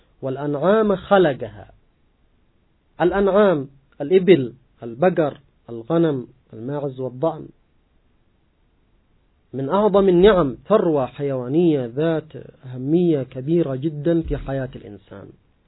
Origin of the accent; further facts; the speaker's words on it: Yemen; وبالذات عندنا في اليمن مع القات تأتي الأفكار الخيالية